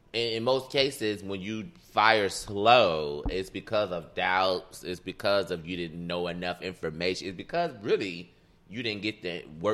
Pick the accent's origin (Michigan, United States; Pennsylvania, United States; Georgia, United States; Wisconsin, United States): Michigan, United States; Detroit; Like, growing up in Detroit, I can't think of any real sexy relationship that was like a, you know, that I would look up to.